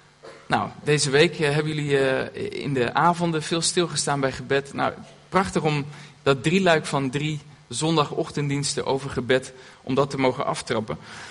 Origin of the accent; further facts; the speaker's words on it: Zwolle, Overijssel, Netherlands; ik kom uit Zwolle